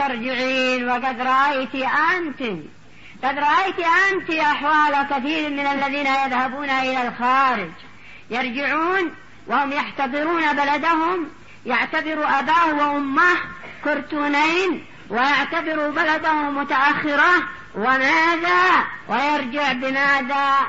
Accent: Yemen; والتعليم عندنا في اليمن أيضا خليط

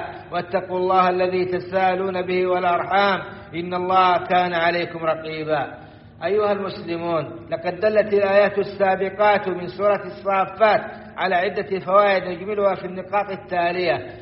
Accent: Saudi Arabia; وأن يديم على بلادنا السعودية أمنها وإيمانها وقيادتها ومقدساتها

